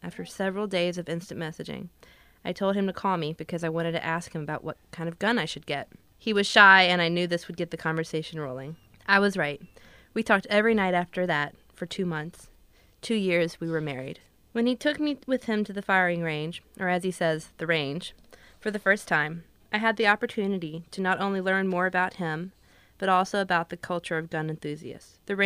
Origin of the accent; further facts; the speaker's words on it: Mobile, Alabama, United States; I'm from Mobile, Alabama.